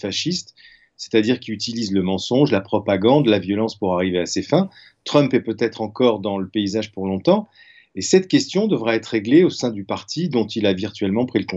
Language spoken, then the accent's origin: French; France; Chez nous, en France, c'est le Conseil constitutionnel qui se prononce sur la régularité juridique d'une élection